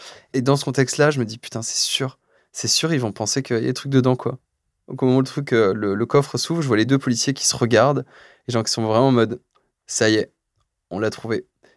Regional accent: France; on est juste des Français en visite, on est des touristes.

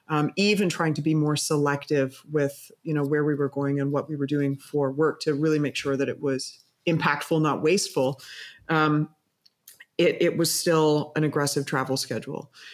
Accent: Canada; being Canadian

